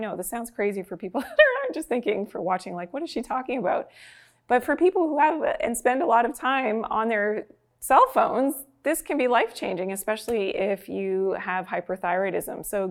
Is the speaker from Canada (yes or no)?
yes; Canada; It's easier as a Canadian here in the Canadian cold winters to cover up the throat area.